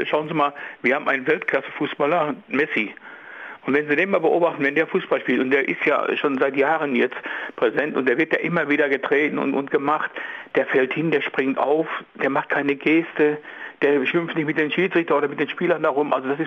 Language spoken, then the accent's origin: German; North Rhine-Westphalia, Germany; Ja, ich bin eigentlich ein Westfale.